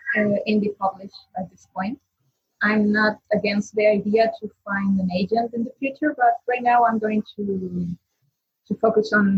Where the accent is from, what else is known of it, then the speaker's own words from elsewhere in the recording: Bolivia; English is a second language; now in Chile; I'm originally from Bolivia and I came to Chile and it was like another language.